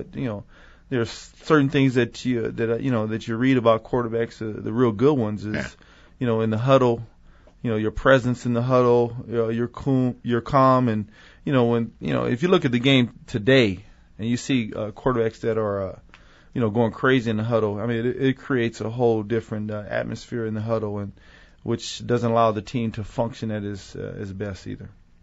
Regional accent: San Diego, California, United States; And so when we were raised in San Diego, I mean, that was something that we did on Sunday was go to church.

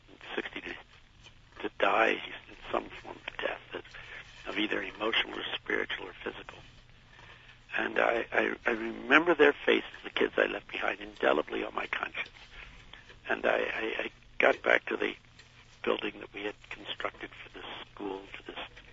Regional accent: Philadelphia, Pennsylvania, United States; I'm in Philadelphia. I'm in my hometown.

